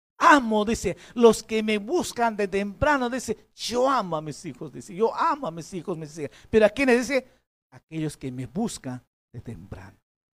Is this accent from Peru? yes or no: yes; Puno, Peru; Por lado de mi tierra, por Puno, no ha llovido.